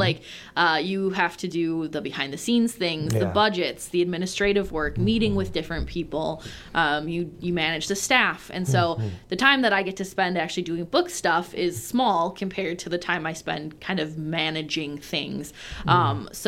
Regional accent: Seymour, Wisconsin, United States; I was born and raised in Wisconsin, a small town close to Green Bay, Seymour, home of the hamburger.

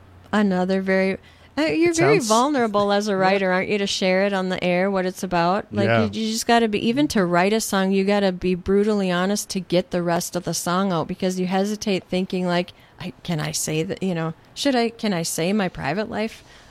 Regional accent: North Dakota, United States; North Dakota is where I'm from. Mm. So it'll be the first time playing in my hometown, and I'm very nervous about that.

